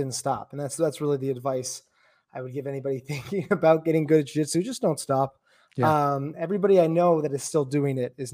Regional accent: Canada; I'm from Canada

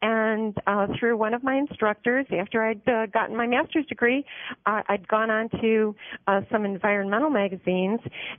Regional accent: Chicago, Illinois, United States; And growing up in Chicago, I went to a public grade school, Devers School, and was already interested in journalism.

